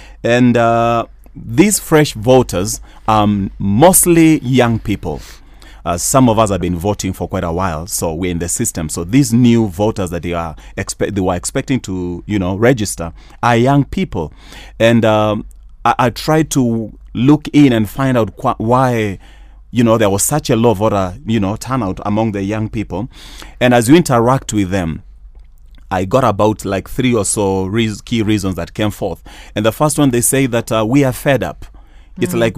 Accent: Kenya; You know, when people tell you, as a Kenyan, I'm supposed to vote and express my wishes through my vote.

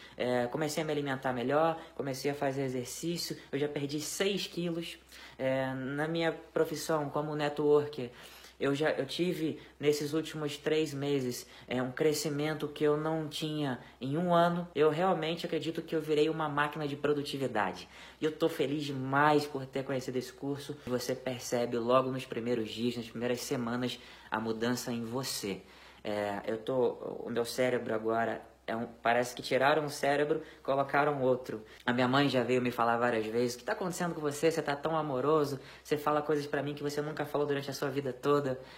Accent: Nova Friburgo, Rio de Janeiro, Brazil; eu sou aqui de Nova Friburgo, no Rio de Janeiro, tenho 30 anos

